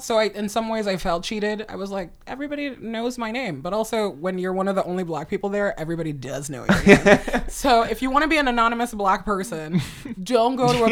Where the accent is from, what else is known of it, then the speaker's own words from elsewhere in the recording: New York, United States; Because now I'm like, I'm from New York.